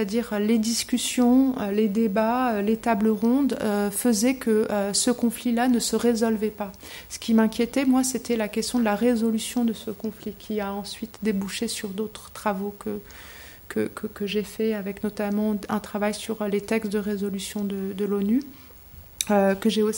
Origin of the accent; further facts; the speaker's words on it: Aix-les-Bains, Auvergne-Rhône-Alpes, France; il y a tout ce souvenir qui m'est revenu de mon enfance à l'école à Aix-les-Bains